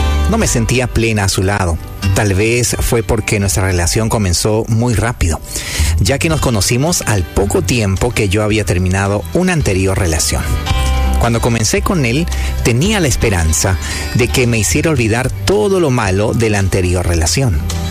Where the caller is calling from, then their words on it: Asunción, Paraguay; Soy de Asunción, Paraguay.